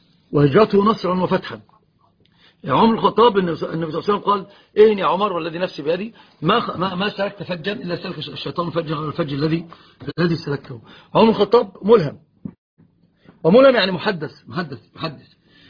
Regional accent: Egypt; يقولون عندنا في مصر: لا يخر الماء منه

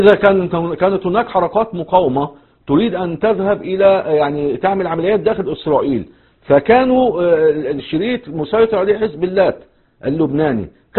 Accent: Egypt; الآن المتواجدين حتى في سيناء عندنا في مصر

